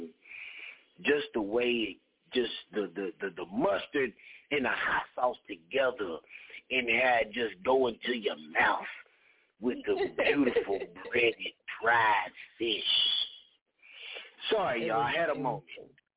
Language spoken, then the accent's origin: English; Knoxville, Tennessee, United States; this weekend we had a show right here in my hometown, my city, Knoxville, Tennessee.